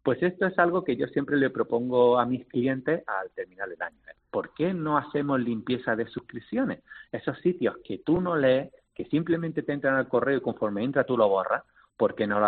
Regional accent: Málaga, Andalusia, Spain; Somos malagueños, exacto.

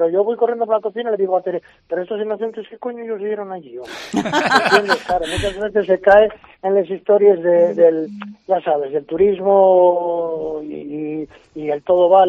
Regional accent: Asturias, Spain; Pero yo como asturiano, ¿qué voy a decir?

